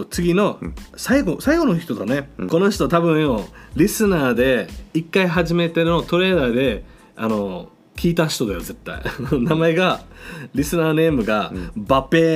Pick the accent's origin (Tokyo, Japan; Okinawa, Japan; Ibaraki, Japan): Okinawa, Japan; Onna; オナソンの駅、俺もう地元だけど